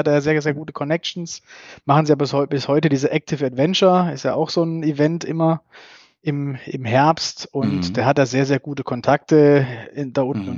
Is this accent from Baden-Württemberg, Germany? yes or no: yes; Freiburg, Baden-Württemberg, Germany; also born or lived in Berlin; Also geboren bin ich in Berlin, aber das ist eigentlich nicht so aussagekräftig. Ich bin recht früh, Familiengeschichte, aufgewachsen bin ich tatsächlich in Freiburg. Also schon auch Baden-Württemberg, ganz links unten